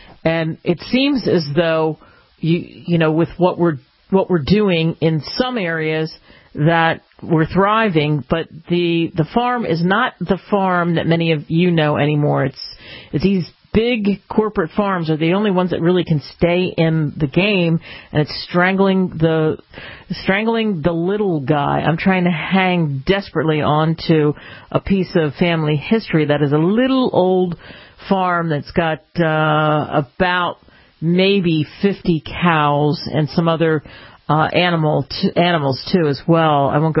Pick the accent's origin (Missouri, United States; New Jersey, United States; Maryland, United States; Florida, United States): New Jersey, United States; but I grew up in South Jersey, which was, you know, farmers markets and some farms, some great big farms